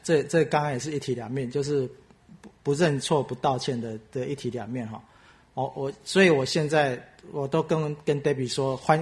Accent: Taiwan; 好像跟我们台湾人很像，跟中国人很像哈

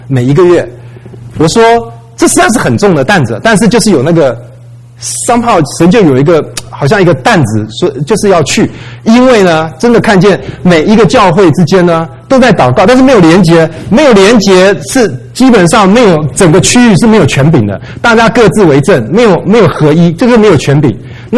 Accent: Taiwan; accent: Taiwanese Mandarin; 没有口音，没有我的口音，也没有台湾国语，很厉害

